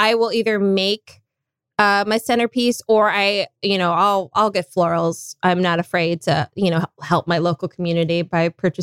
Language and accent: English; Minnesota, United States; moved away as an adult; now in California, United States; So, again, I'm from Minnesota. Can't take the Northwoods out of a girl, even though she's been in California for 20 plus years.